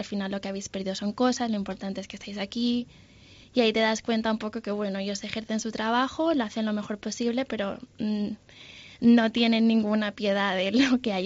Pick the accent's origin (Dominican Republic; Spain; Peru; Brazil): Spain; Valencia, Valencian Community; Me escucharon el acento, que ¿de dónde eres? Y yo, uy, pues de Valencia.